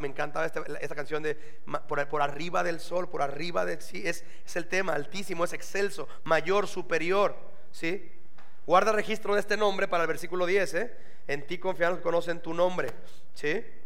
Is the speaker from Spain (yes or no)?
no; Mexico; Los que somos clásicos mexicanos